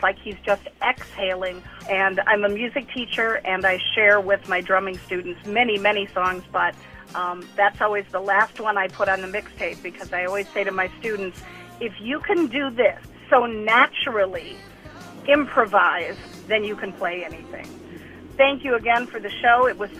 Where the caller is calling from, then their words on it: Oak Park, Illinois, United States; I'm calling from Oak Park, Illinois.